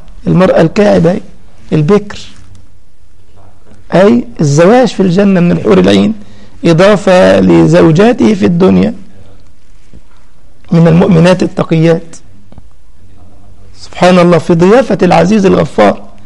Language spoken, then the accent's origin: Arabic; Egypt; والمجرم الثاني أبو حملات عندنا في مصر إبراهيم عيسى يسخر من آيات القرآن